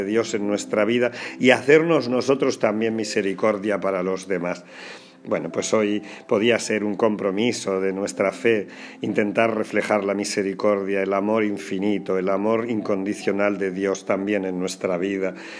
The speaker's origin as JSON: {"language": "Spanish", "town": "Porcuna", "region": "Andalusia", "country": "Spain", "tie": "born or raised there", "said": "También muchas felicidades al pueblo de Andújar, cerquita de mi pueblo de Porcuna"}